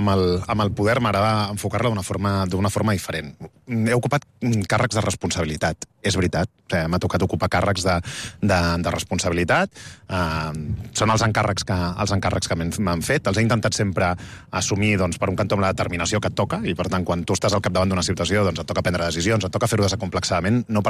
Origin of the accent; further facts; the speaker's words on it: Barcelona, Catalonia, Spain; Aquest és el meu barri, el barri de la Barceloneta, el barri Mariner de Barcelona. Ha sigut el barri dels meus pares, el barri dels meus avis, que era gent, diguem-ne, de camp, que va venir del camp a la ciutat a treballar.